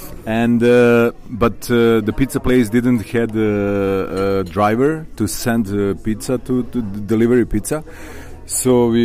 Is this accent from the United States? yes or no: no; Belgrade, Serbia; I'm from Belgrade, Serbia.